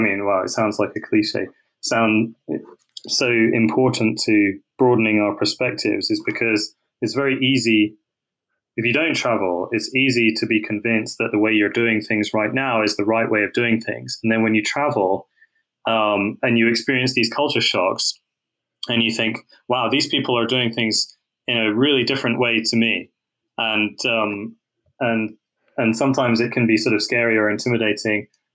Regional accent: South East England, United Kingdom; I was actually reluctant to go back to Southampton because it's 16 miles from my hometown.

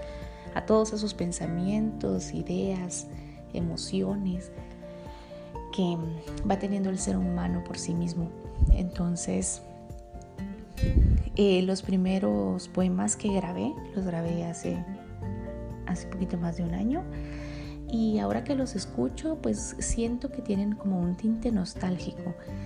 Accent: Guatemala; Soy guatemalteca, soy madre de familia, soy esposa, soy hija, soy hermana, soy amiga.

